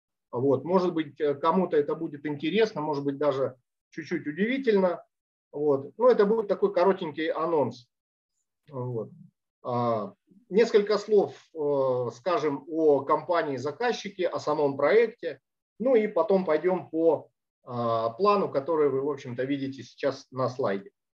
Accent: Siberia, Russia; now in Krasnoyarsk, Russia; Я родился и вырос в Сибири. Последние там, 20 лет живу и работаю в Красноярске.

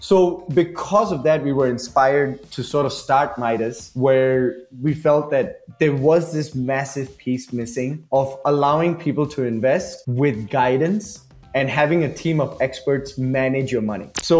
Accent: Singapore; I come from Singapore

